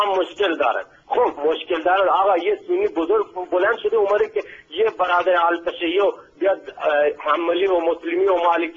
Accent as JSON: {"language": "Persian", "region": "Sistan and Baluchestan", "country": "Iran", "said": "من برادر شیعه دارم تو بلوچستان، من خودم بچه بلوچم اینجا در واقع دارم کار میکنم."}